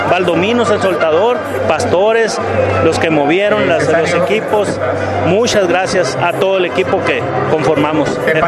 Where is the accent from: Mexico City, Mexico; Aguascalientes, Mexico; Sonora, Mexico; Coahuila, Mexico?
Sonora, Mexico; Magdalena; Yo soy de Magdalena, aquí en Sonora, México.